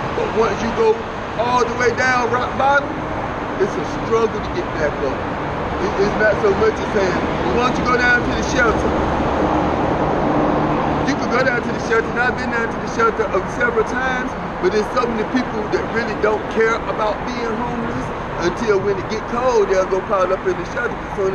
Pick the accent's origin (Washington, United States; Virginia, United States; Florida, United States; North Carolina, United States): North Carolina, United States; I'm from North Carolina. I had my own business doing floors, buffing, waxing, stripping. I did that for about 13 years down in South Carolina.